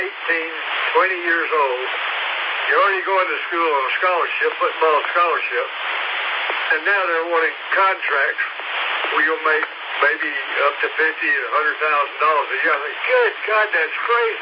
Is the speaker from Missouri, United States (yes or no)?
no; Greenville, South Carolina, United States; Well, I grew up in Greenville. I'm an old Greenville boy.